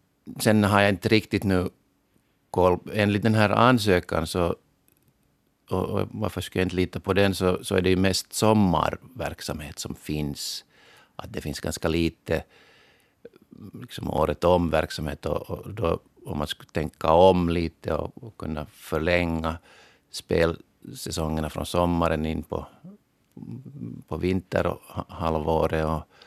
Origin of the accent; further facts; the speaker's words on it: Porvoo, Uusimaa, Finland; nu så talar jag så där som Borgåbo